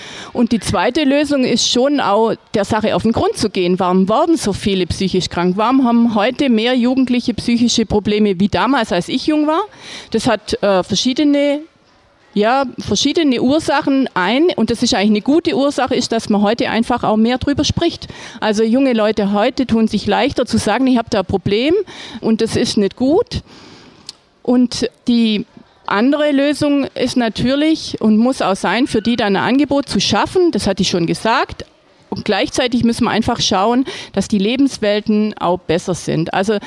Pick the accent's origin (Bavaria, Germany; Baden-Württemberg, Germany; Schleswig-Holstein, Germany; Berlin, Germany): Baden-Württemberg, Germany; Wangen im Allgäu; Ich komme aus Wangen im Allgäu, bin 56 Jahre alt, ich habe 2 erwachsene Kinder, ich habe 3 Enkelkinder und ich wohne in Wangen mit meinem Mann und mit dem Hund.